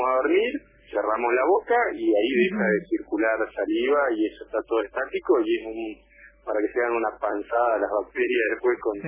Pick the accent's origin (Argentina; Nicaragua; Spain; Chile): Argentina; Concepción del Uruguay, Entre Ríos; Bueno, yo soy de Concepción del Uruguay